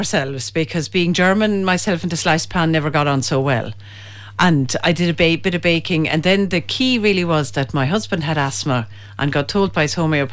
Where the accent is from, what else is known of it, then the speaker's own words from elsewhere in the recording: Ireland; And I have soda, just to prove that we are traditional Irish bakers as well.